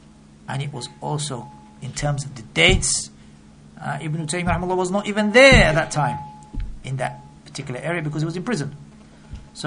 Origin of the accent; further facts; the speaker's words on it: Morocco; Because when he found out that we're from Morocco, he said, tell Maghrawi, look straight away.